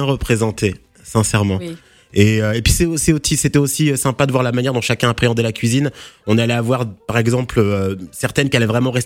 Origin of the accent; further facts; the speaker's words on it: DR Congo; Moi, je suis congolais, donc on va dire que voilà.